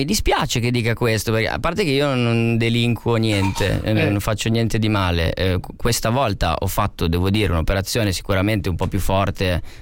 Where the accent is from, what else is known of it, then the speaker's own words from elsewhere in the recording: Milan, Lombardy, Italy; Perché io sono milanese, sono nato qua